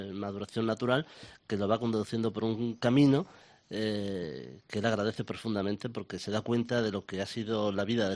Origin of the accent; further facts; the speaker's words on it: La Codosera, Extremadura, Spain; en La Codosera, que además es mi pueblo, lo conozco bien.